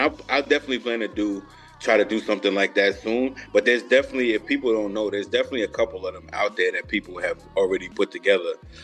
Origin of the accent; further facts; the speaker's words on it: New York, United States; I grew up in New York, so it's nothing like going to Jamaica Avenue, bro, and getting those mixtapes.